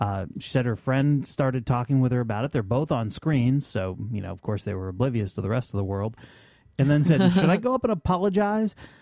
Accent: Vermont, United States; Bakery and cafe in Burlington, Vermont, my home state, has something different about it.

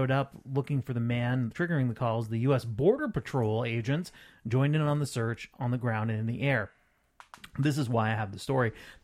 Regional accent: Barton, Vermont, United States; Meanwhile, in my hometown of Barton, Vermont, population, I think, 700 at this point

